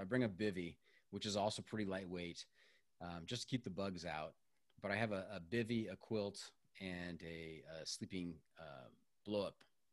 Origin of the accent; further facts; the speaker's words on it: Waterloo, Iowa, United States; born there; I was born in Waterloo.